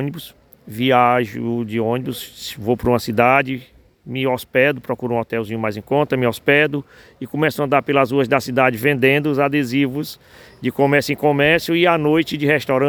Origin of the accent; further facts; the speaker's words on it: Santa Quitéria, Ceará, Brazil; eu venho da cidade de Santa Quitéria, no Ceará … pelo Nordeste.